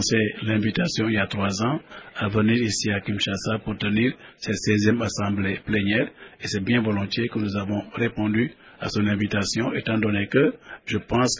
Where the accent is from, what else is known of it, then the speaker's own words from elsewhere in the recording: Senegal; Chez moi, au Sénégal, lorsque le pape